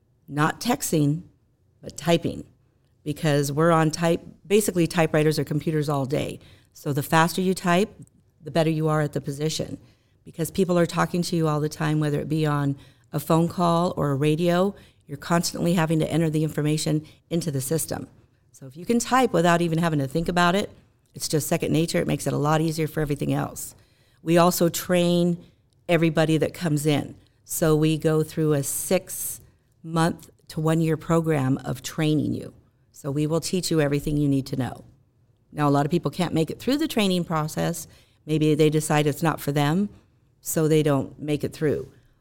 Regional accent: California, United States; I was born and raised in Ventura County, lived here all my life. Currently, I live in the city of Fillmore with my husband of 30 years.

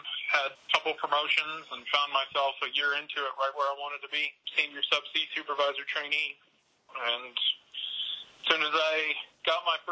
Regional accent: Paris, Texas, United States; Man, I appreciate you having me on. I grew up in Paris, Texas.

